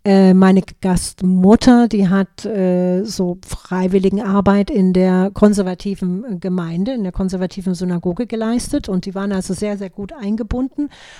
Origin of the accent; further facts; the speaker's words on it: Dresden, Saxony, Germany; Man muss ja vielleicht dazu sagen, dass ich aus der ehemaligen DDR komme. Ich wurde in Dresden geboren und meine Familie ist auch gemischt. Also der eine Teil ist jüdisch, der andere ist nicht jüdisch